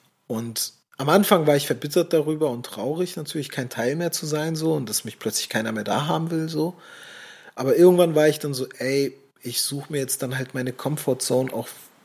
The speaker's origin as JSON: {"language": "German", "region": "Hamburg", "country": "Germany", "tie": "born or raised there", "said": "meine Tour in Hamburg. Da waren 40 zahlende Gäste da in meiner Heimatstadt."}